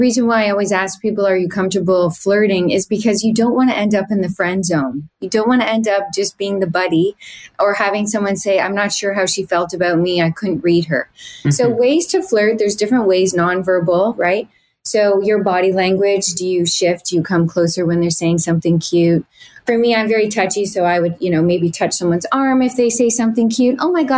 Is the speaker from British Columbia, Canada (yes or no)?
no; Brantford, Ontario, Canada; You know, I'm a small town girl. I grew up in Brantford, Ontario